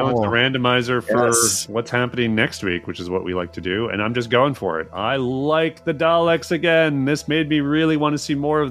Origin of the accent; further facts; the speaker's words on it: Edmonton, Alberta, Canada; We're going to try not to get too much into the Edmonton commentary since I am from Edmonton.